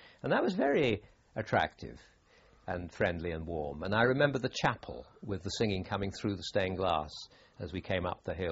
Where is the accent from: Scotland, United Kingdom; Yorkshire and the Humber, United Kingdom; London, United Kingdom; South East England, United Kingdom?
London, United Kingdom; born there; Yes, I was born in London on December the 30th, 1937.